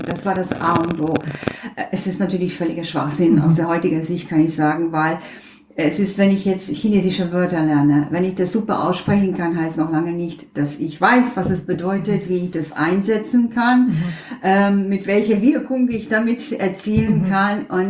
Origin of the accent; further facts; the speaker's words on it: Hungary; first language Hungarian; German is a second language; now in Germany; Das ist meine Muttersprache, ja.